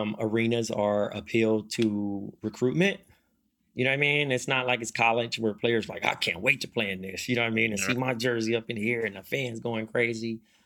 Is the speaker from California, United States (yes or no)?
yes; Compton, California, United States; people that grew up in that area. I'm from Compton and, you know, people that are in the South Central area.